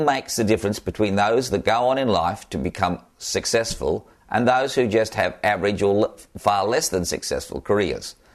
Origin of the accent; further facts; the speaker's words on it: Australia; accent: Australian; And as you can tell from my accent, I'm an Australian.